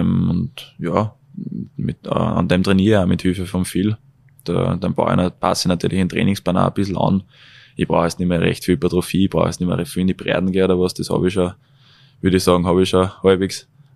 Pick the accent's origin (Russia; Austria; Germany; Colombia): Austria; Linz, Upper Austria; Natürlich bin ich auch ein Linzer, das heißt, ich bin einfach unter meiner Leiter da und das taugt mir.